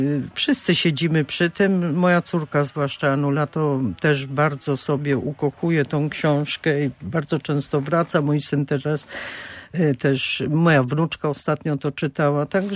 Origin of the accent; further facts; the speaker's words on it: Gdynia, Pomeranian Voivodeship, Poland; bo ja się urodziłam w Gdyni na placu Kaszubskim. Moja siostra też tam się urodziła wcześniej chwilę. I tak właściwie od urodzenia.